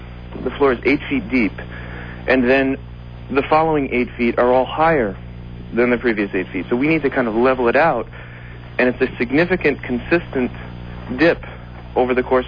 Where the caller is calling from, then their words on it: Brooklyn, New York, United States; I'm calling from Brooklyn, New York.